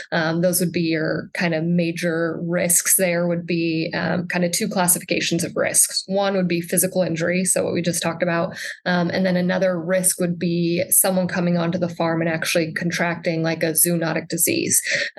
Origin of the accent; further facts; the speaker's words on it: Nebraska, United States; So I grew up in the Sand Hills of Nebraska. I then went to Chadron State College for my undergrad, ran track there, and then moved to the big city of Lincoln to attend law school.